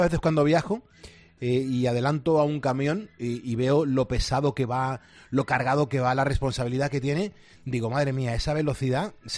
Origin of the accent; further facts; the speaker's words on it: Villacarrillo, Andalusia, Spain; now in Torrenueva, Spain; de Villacarrillo, en Jaén, pero me engañó una manchega y vivo ahora mismo en Torrenueva, en Ciudad Real, repartiendo carne en Valdepeñas, desde Valdepeñas a Córdoba.